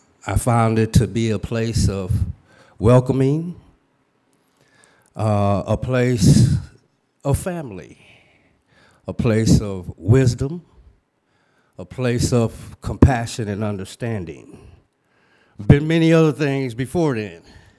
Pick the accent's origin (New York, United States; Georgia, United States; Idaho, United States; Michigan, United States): Michigan, United States; Saginaw; moved away as an adult; now in Wisconsin, United States; I'm not originally from Wisconsin. I'm originally from Saginaw, Michigan. In the early 80s, I relocated to Madison, to Dane County, looking for a better life.